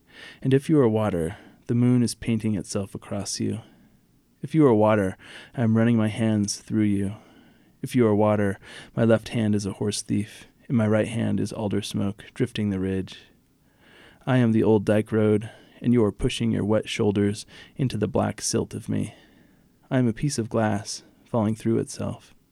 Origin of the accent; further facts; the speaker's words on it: Oregon, United States; a particular logging town, the one that I grew up in Southern Oregon.